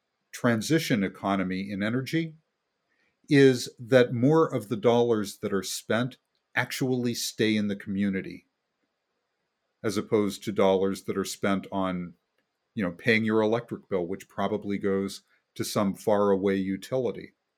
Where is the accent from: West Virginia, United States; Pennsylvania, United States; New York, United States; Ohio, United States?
West Virginia, United States; born there; Back when I was born in West Virginia, the coal industry employed directly about 140,000 people